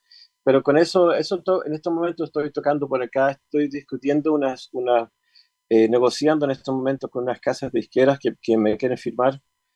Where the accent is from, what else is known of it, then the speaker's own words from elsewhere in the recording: Chile; born there; yo nací en Chile, yo soy hispano.